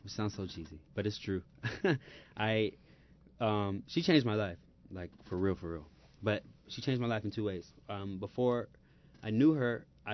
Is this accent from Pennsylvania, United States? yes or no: yes; Philadelphia, Pennsylvania, United States; He was one of my first teachers that I had growing up in Philly, like, actually taught me how to play.